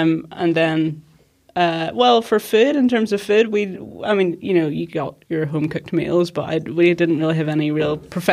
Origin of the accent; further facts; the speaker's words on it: Ballyclare, Northern Ireland, United Kingdom; I'm a little further away. I'm a little further north, originally from Ballyclare.